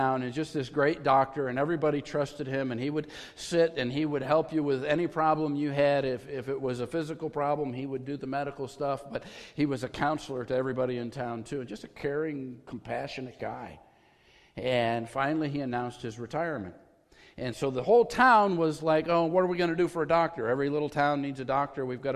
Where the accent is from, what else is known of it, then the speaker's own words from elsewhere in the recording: Fillmore, New York, United States; I grew up in small-town America, and the little town that I grew up in Fillmore, New York, never made national news except one time that I know